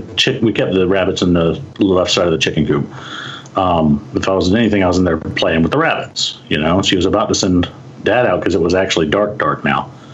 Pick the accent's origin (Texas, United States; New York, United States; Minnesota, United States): Texas, United States; I grew up in West Texas, way out in the middle of the desert, next to a military base. I'm a military brat. My dad was in the Air Force.